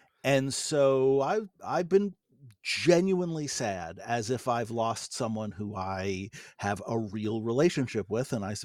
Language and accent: English; New York City, New York, United States; I grew up in New York City in a very diverse place, the son of a jazz musician.